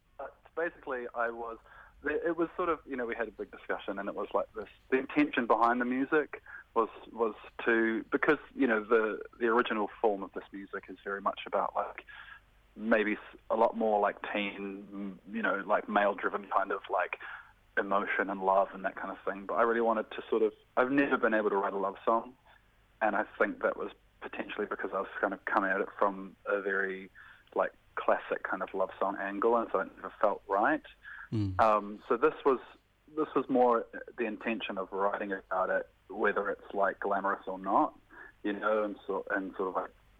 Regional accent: Hastings, Hawke's Bay, New Zealand; then Hastings, which is my hometown, on the 14th of May.

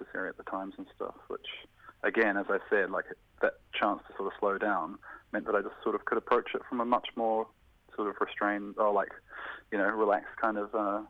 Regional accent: Hastings, Hawke's Bay, New Zealand; then Hastings, which is my hometown, on the 14th of May.

